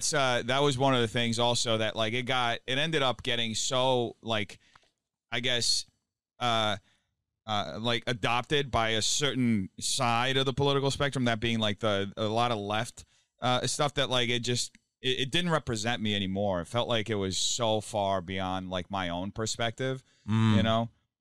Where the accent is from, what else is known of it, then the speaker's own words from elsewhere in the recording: São Paulo, Brazil; I grew up in São Paulo.